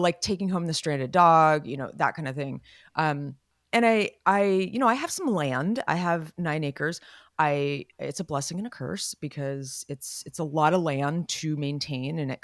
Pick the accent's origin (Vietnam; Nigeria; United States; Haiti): United States; Los Gatos, California; when we were growing up in Los Gatos, my dad like bought a piece of land in Mendocino